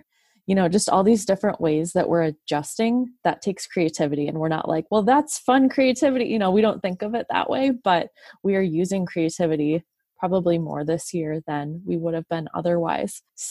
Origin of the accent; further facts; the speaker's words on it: United States; Being American, there's plenty of ideas that productivity is most important.